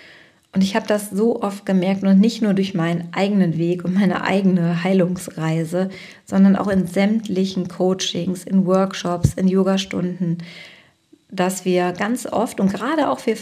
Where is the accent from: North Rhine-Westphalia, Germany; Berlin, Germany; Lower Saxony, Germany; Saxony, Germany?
North Rhine-Westphalia, Germany; ich komme ja auch aus dem Ruhrpott.